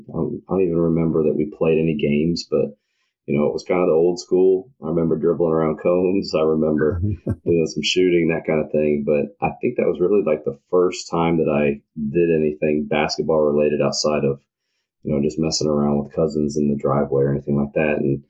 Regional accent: North Carolina, United States; And I was from North Carolina, so I had the triangle there with Duke and North Carolina and NC State.

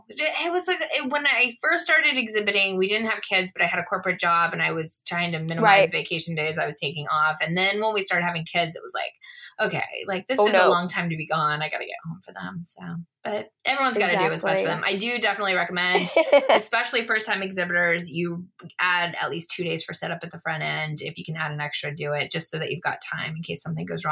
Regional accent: West Coast, United States; I come from the West Coast when I do my shows in New York

